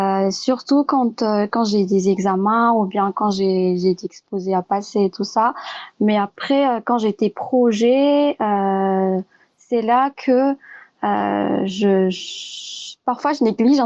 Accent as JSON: {"language": "French", "country": "Madagascar", "tie": "born or raised there", "said": "moi, j'ai vécu à Madagascar. Je suis née à Madagascar."}